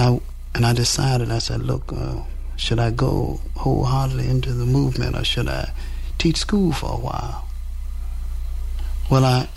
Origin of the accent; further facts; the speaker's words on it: Knoxville, Tennessee, United States; I'm from Knoxville, Tennessee, and I'm a field secretary for the Student Nonviolent Coordinating Committee.